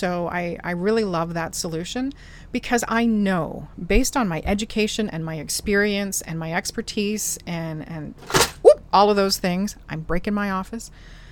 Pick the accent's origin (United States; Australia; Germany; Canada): Canada; because I'm Canadian-y.